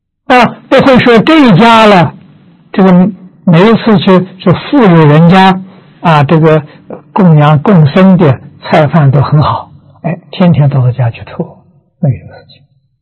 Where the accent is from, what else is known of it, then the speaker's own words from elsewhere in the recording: China; 我们中国人讲没有成见